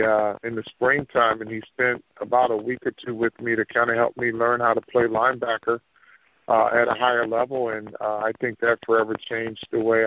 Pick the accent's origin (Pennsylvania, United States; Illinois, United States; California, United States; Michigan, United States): Michigan, United States; Flint; Well, you know, I grew up in Flint, and it was quite a you know, a hometown experience.